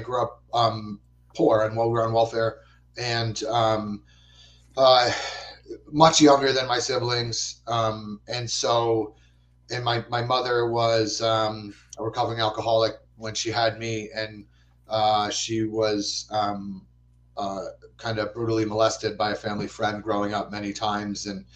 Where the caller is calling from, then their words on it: East Greenwich, Rhode Island, United States; I'm in East Greenwich. So I'm right up the hill from you, or you're not actually at work right now. But yeah, I'm right up the hill, back up in the hills on the other side of Route 2 from East Greenwich.